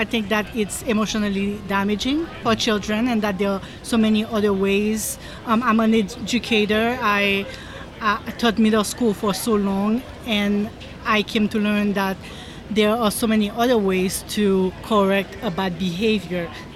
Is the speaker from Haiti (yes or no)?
yes; Haiti; when I was growing up in Haiti